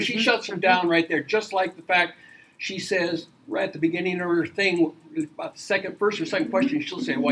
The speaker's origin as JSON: {"language": "English", "region": "Iowa", "country": "United States", "said": "Chuck Grassley from my home state"}